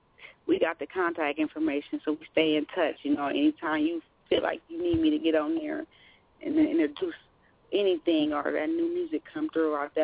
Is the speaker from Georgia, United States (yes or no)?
no; Akron, Ohio, United States; I'm from Akron, Ohio. Because everybody don't know where Akron, what's Akron, you know what I'm saying?